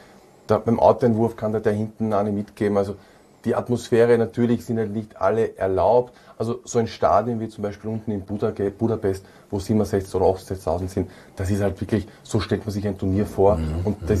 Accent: Austria; Was ja oft bei uns in Österreich

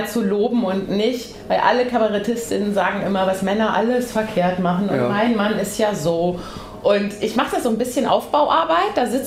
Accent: Hesse, Germany; da habe ich auch erzählt, wo ich herkomme, natürlich schön Bronkel-Gags aus Nordhessen.

